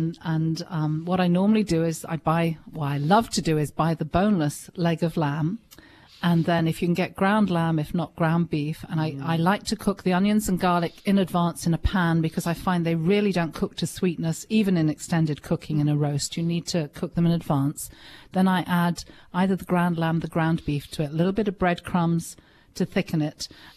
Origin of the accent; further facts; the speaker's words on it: London, United Kingdom; No, I grew up in London, but both my parents were born in Southern Ireland, and I have more family in Ireland than anywhere.